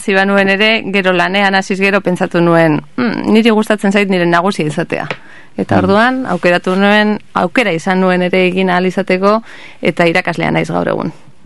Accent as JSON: {"language": "Basque", "region": "Basque Country", "country": "Spain", "tie": "born there", "said": "Bai, ni Gipuzkoarra naiz jaiotzez, Arabarra bizi naiz Araban eta lan egin eta ikasi Bizkaian."}